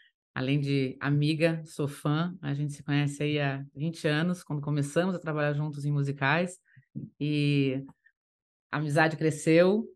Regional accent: Curitiba, Paraná, Brazil; Eu sou de Curitiba, morava em Curitiba

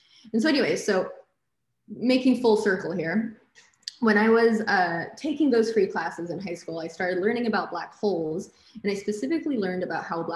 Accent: Brazil; moved away; I'm originally from Brazil. I've moved around my whole life

